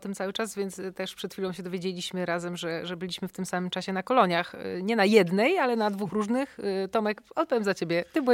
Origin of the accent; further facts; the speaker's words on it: Opole Voivodeship, Poland; ponieważ jestem ze Śląska Opolskiego